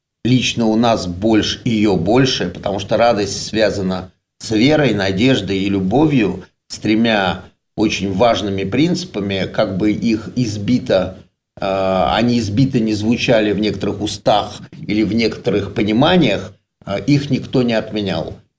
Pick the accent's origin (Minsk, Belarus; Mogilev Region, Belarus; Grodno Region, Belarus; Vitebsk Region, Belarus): Minsk, Belarus; я сам из Минска, из Белоруссии, но изначально, но папа у меня вообще армянин, но я больше себя чувствую, этот язык, эта душа, это мое. А белорус и армянин я уже потом.